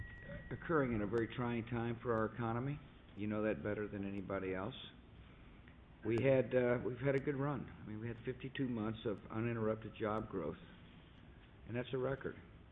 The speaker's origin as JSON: {"language": "English", "town": "Midland", "country": "United States", "tie": "born or raised there", "said": "You know, I grew up in Midland"}